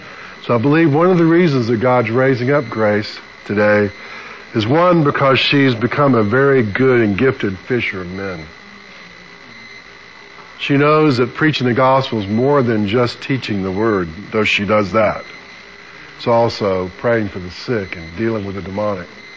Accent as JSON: {"language": "English", "town": "Birmingham", "region": "Alabama", "country": "United States", "tie": "born or raised there", "also_born_or_lived": "Selma", "said": "Well, you know, I'm from Selma. But I was born and lived most of my life in Birmingham."}